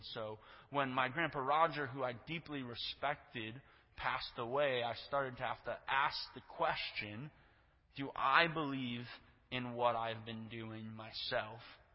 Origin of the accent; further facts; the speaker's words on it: Saint Paul, Minnesota, United States; born there; I was born in 1991 in St. Paul to a family that was … my sister Jenna, and we attended First Covenant St. Paul.